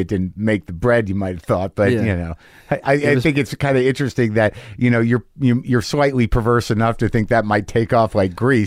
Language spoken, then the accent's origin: English; New Mexico, United States; I grew up in New Mexico. Espanola is the capital.